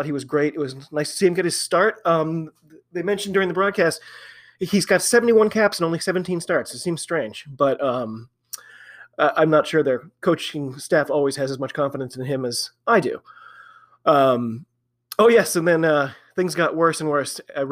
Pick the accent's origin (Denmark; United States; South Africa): United States; it's because I'm an American and I always forget about them being able to draw matches.